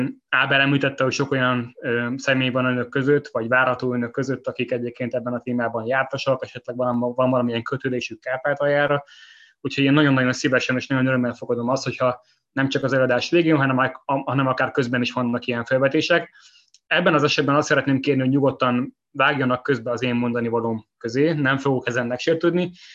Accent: Bicske, Fejér, Hungary; born there; Amit rólam érdemes tudni az az, hogy egyébként bicskei születésű vagyok.

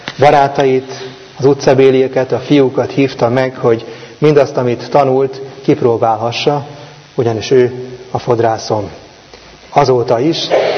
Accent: Veresegyház, Pest, Hungary; Gyermekkoromtól ismerem, Veresegyházon, egy utcában nőttünk fel

